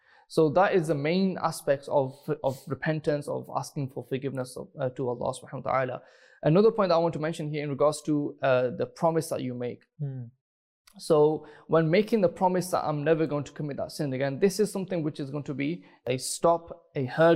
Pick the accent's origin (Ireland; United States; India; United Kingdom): United Kingdom; Doncaster, Yorkshire and the Humber; Doncaster.